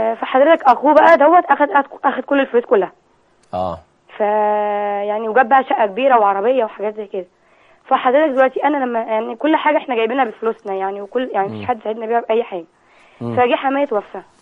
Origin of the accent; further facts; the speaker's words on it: Egypt; أنا مصرية.